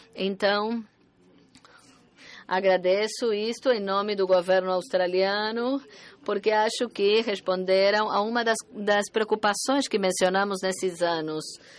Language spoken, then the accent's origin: Portuguese; Brazil; Sou do Brasil, vou falar em português.